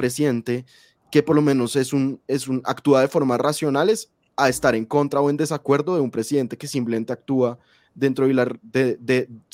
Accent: Colombia; Y pues a mí me deja como colombiano un pésimo sin sabor, o más bien un muy mal sabor.

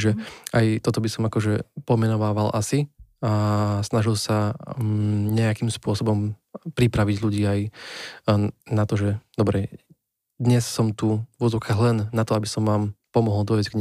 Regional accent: Žilina Region, Slovakia; Mne sa tam vynoril príklad z Oravy, odkiaľ pochádzam

